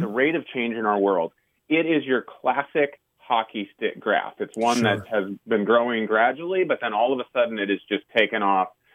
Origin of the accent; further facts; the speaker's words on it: Pacific Northwest, United States; you know me, I'm from the Northwest. I love the outdoors.